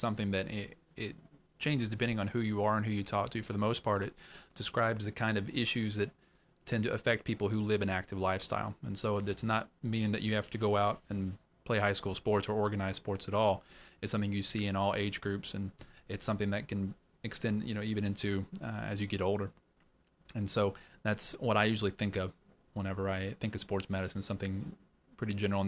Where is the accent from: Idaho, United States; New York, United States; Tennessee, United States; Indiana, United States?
Tennessee, United States; Knoxville; also born or lived in Arkansas / Memphis, Tennessee / Kentucky; I'm from Knoxville originally. Okay. I grew up there, and then I went to undergrad in Arkansas, then medical school in Memphis, residency at the University of Kentucky